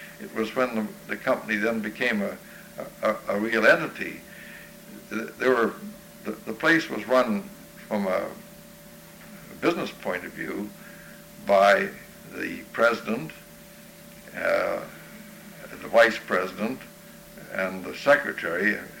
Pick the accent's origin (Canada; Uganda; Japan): Canada; Victoria, British Columbia; I was born in Victoria, and I was brought up there, and I went to Victoria College and took the 2 years of arts that was available there. And then I came over here